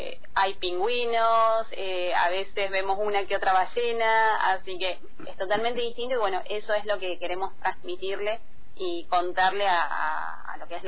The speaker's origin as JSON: {"language": "Spanish", "town": "San Miguel de Tucumán", "region": "Tucumán", "country": "Argentina", "said": "Yo soy de San Miguel de Tucumán, la provincia de Tucumán, Jardín de la República."}